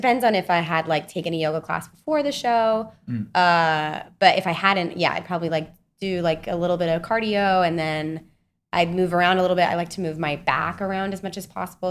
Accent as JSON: {"language": "English", "town": "Salt Lake City", "region": "Utah", "country": "United States", "tie": "born or raised there", "also_born_or_lived": "Kansas"}